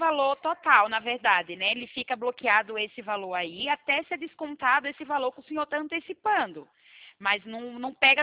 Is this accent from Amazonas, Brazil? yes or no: no; Itatiba, São Paulo, Brazil; Não, eu sou de São Paulo, sou uma cidade chamada Itatiba.